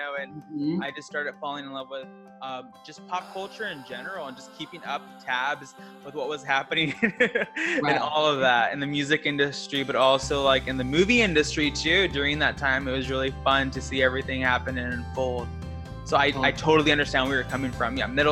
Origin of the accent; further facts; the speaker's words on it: Texas, United States; you don't have to say … just cause she's from Texas, cause I'm from Texas.